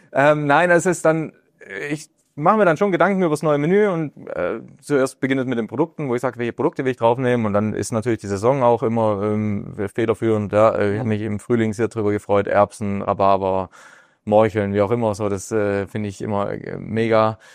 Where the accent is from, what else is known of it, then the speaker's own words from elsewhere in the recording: Baden-Württemberg, Germany; born there; ich bin im Schwarzwald geboren.